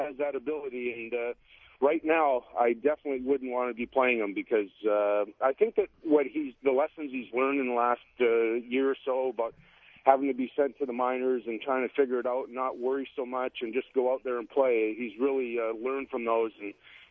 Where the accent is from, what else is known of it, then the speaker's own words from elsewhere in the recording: Edmonton, Alberta, Canada; I grew up in Edmonton, and I never played rep hockey until I was 16 years old